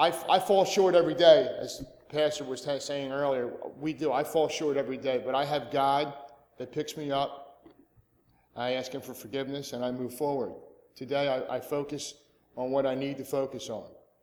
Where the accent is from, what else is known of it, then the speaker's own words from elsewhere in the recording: New Jersey, United States; I'm from South Jersey, Cape May County.